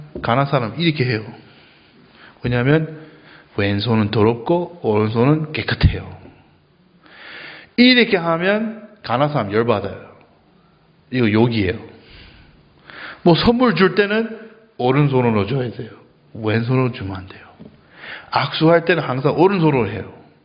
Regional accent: United States; Korean is a second language; now in South Korea; 여러분 저는 미국 사람이에요.

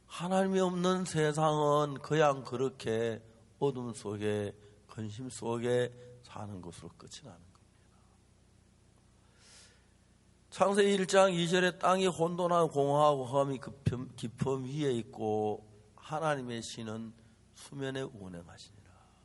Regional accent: Seonsan, North Gyeongsang, South Korea; 제 고향이 가까운 선산인데 우리 같이 어릴 때 자랐던 친구들이

